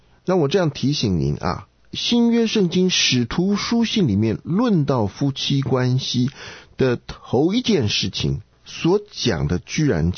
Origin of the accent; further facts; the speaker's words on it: China; 我们中国人就讲啊，身教胜于言教。